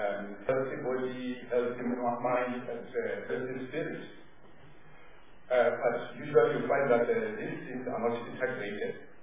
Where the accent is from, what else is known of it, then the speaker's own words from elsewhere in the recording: Limpopo, South Africa; I'm from the Benda area.